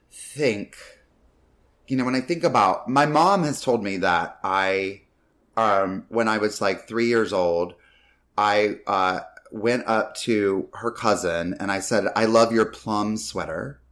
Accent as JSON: {"language": "English", "region": "North Carolina", "country": "United States", "tie": "born or raised there", "said": "And like, I grew up mainly in North Carolina, but Carolina is pretty much."}